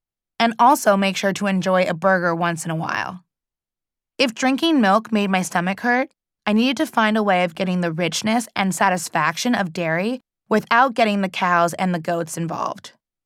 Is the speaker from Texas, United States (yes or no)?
no; New York City, New York, United States; When I was growing up in New York City as a young, Black, Jewish woman and going to ballet school